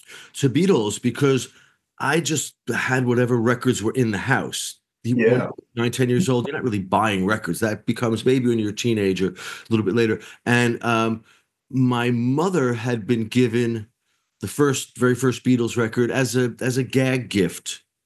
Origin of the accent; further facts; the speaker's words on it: Massapequa, New York, United States; Yeah, all three of the … we grew up in Massapequa, Long Island. I think I was born in the city.